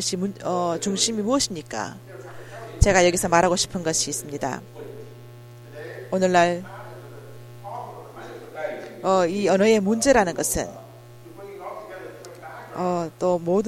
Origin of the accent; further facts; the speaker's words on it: Hong Kong; first language Cantonese; Korean is a second language; 제가 또 홍콩 출신이기 때문에 제가 중국어를 그 전에 알고 있었습니다. 그렇지만 캔토니즈였습니다. 해프 캔토니즈였습니다. 제가 캔토니즈를 어릴 때 말했고